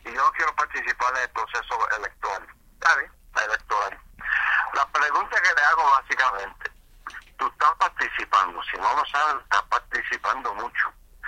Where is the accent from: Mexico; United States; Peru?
United States; yo vengo de Puerto Rico y soy nacido, criado en los Estados Unidos. Puerto Rico nació en mí, viene siendo.